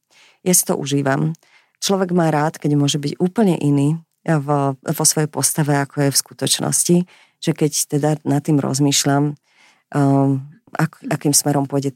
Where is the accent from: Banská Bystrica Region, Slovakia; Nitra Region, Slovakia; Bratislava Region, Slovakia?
Bratislava Region, Slovakia; Bratislava; tak ja som z Bratislavy, z Petržalky